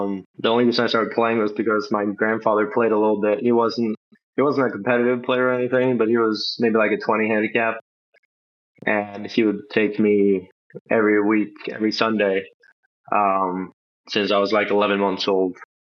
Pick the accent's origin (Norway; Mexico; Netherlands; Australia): Norway; now in United States; Yeah, Norway. Yeah.